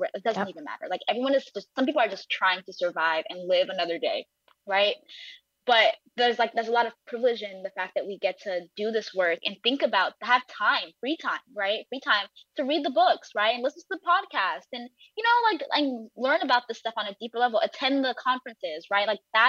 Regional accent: United States; My parents are immigrants. I'm Nigerian American.

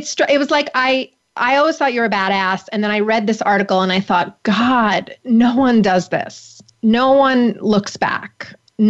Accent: New York City, New York, United States; when I was a baby dyke growing up in New York City, you were a fucking legend.

